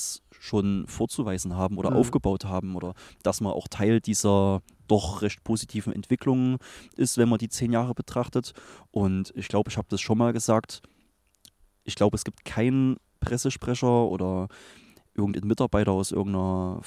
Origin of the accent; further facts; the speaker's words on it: Crimmitschau, Saxony, Germany; ich bin hier in Krimmelschau aufgewachsen, habe natürlich hier meine Familie, meine Freunde